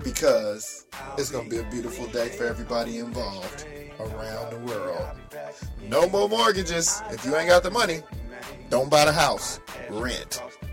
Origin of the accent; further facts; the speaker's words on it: Richmond, California, United States; I come from Richmond, California.